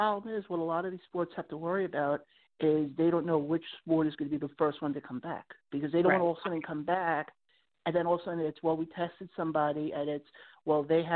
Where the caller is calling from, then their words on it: Westbury, New York, United States; from Westbury. From Stony Brook.